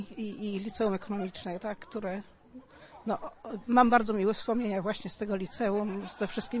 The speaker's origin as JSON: {"language": "Polish", "town": "Kętrzyn", "region": "Warmian-Masurian Voivodeship", "country": "Poland", "said": "ponieważ jestem z Kętrzyna i w tym budynku kończyłam 8 lat szkoły podstawowej."}